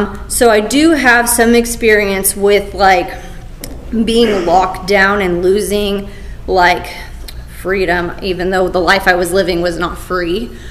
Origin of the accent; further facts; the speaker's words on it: Florida, United States; Like you said, I'm from Florida. I live in Central Florida, so this isn't like my backyard.